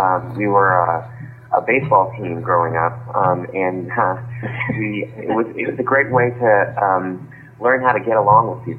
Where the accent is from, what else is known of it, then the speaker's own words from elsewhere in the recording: San Francisco, California, United States; I grew up in San Francisco, one of nine kids.